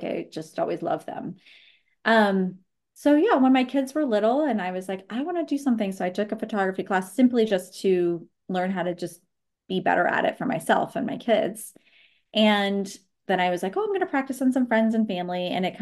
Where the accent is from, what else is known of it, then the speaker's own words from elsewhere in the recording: Indiana, United States; also born or lived in Chicago; now in Baltimore, United States; But I live just outside of Baltimore, Maryland, as you said. And we did. I grew up in Indiana. I lived in Chicago, so Midwest girl at heart.